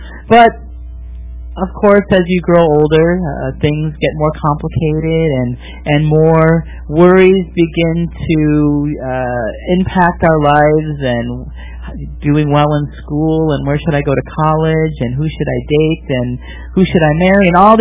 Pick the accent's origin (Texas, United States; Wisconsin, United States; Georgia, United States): Wisconsin, United States; Milwaukee; Now, as a kid, I grew up in Wisconsin, in Milwaukee.